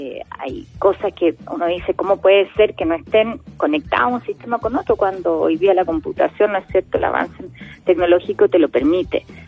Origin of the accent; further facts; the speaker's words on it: Magallanes, Chile; tú sabes que yo soy de Magallanes, regionalista